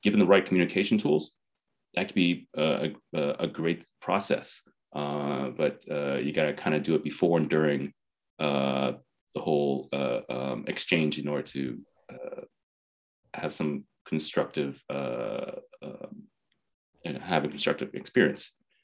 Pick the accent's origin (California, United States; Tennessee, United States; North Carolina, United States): California, United States; I grew up in California and, child of Vietnamese refugees.